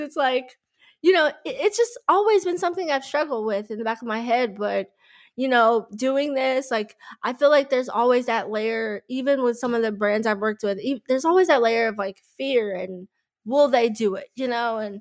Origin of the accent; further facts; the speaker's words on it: Dallas, Texas, United States; And like, obviously, like growing up in Dallas, being from Dallas, I loved the Mavericks.